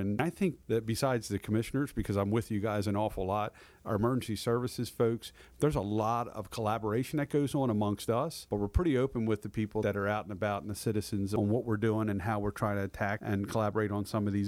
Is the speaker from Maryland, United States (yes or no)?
yes; Eldersburg, Maryland, United States; I grew up in Eldersburg, so I'm very familiar with that area.